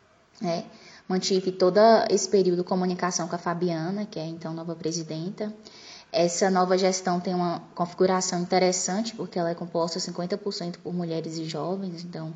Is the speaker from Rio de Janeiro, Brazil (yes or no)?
no; Angical, Bahia, Brazil; Ela fica a uns 300 quilômetros da minha cidade natal, em Angical, então tem que repensar a logística, né, no interior da Bahia.